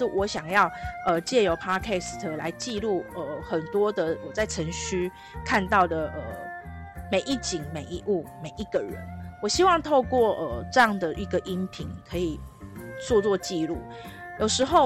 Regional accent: Taipei, Taiwan; 或许这就是大稻埕人的个性，也或许就是因为我从小在这个环境长大

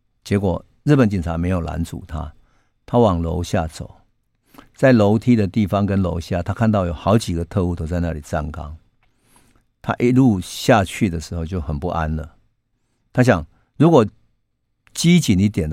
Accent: central Taiwan, Taiwan; 这是一个中部地区很常有的习俗，好像北部比较少有，可是因为我在中部长大，所以我妈妈他们过年都会煮一锅灯泥菜

